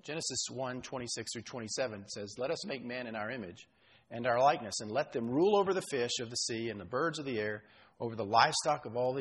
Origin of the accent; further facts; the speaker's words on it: Texas, United States; Now, I'm not just picking on Texas. That's my home state.